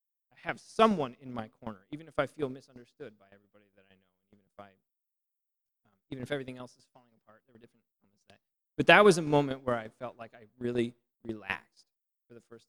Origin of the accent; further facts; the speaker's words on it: United States; you know, I grew up as an American.